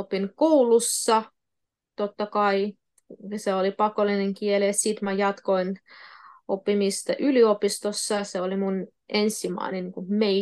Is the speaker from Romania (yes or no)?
no; Ukraine; born there; first language Russian; Finnish is a second language; mä puhun 6 kieltä, sisältäen mun äidinkieliä. Niin kuin venäjä on mun eka äidinkieli, sitten ukraina, koska mä olin syntynyt ja kävin koulussa Ukrainassa. Ja sitten vieraista kieliä, se on totta kai suomi, englanti, espanja ja puola.